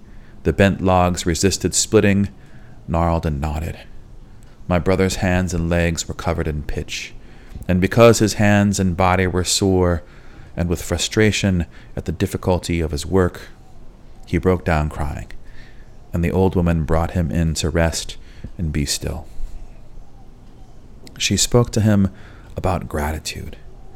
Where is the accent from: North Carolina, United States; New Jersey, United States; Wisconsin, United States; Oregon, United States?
Oregon, United States; Cave Junction; I grew up in Southern Oregon, in a small timber town called Cave Junction.